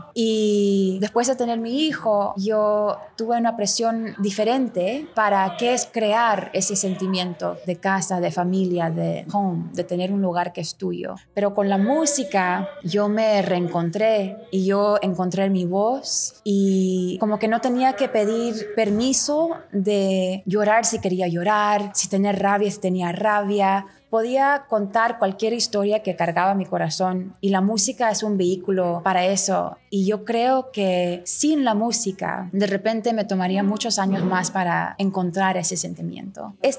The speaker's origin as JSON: {"language": "Spanish", "region": "Lima", "country": "Peru", "moved": "as an adult", "lives_now": "Toronto, Canada", "said": "Yo soy una cantante de Lima, Perú. Yo vivo en Canadá y he vivido en Toronto por los últimos 35 años."}